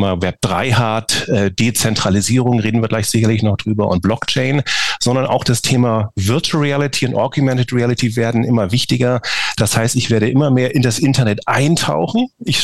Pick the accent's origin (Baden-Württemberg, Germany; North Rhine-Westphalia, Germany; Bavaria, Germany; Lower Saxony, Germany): Bavaria, Germany; Munich; Ich bin aus München